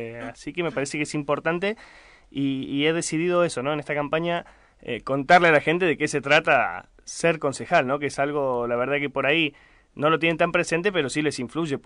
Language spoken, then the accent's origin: Spanish; San Luis, Argentina; soy de San Luis y trabajo hace, te diría, más de 10 años dedicado a la política y a las cuestiones sociales.